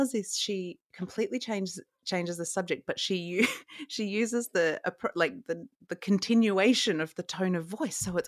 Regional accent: Australia; and remember, I am from Australia.

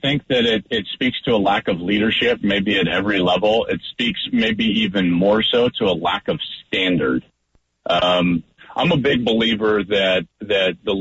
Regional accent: Arvada, Colorado, United States; I'm 40 years old, almost 40. I grew up in the Denver area, just in the Arvada area.

